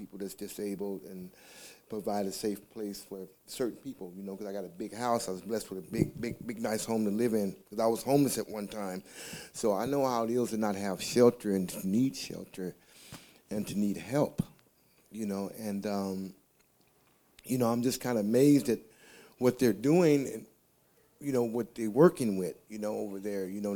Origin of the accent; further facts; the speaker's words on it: Portland, Oregon, United States; now in Longview, United States; I'm from the Portland area, but I'm living here in Longview, Kelso.